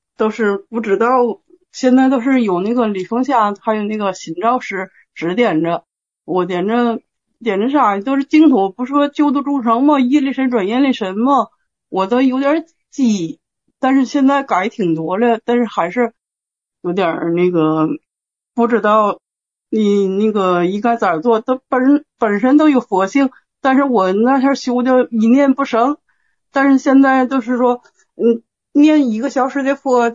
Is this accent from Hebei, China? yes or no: yes; Tangshan, Hebei, China; 河北唐山。